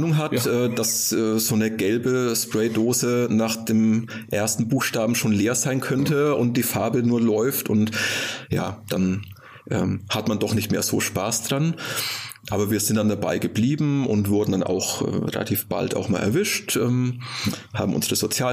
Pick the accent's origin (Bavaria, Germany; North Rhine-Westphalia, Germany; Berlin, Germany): Bavaria, Germany; Nuremberg; accent: Franconian; now in Fulda, Germany; Ich bin schon seit 2002 in Fulda, geboren, aufgewachsen in und um Nürnberg. Also man bekommt den fränkischen Akzent, das rollende R nicht so wirklich weg.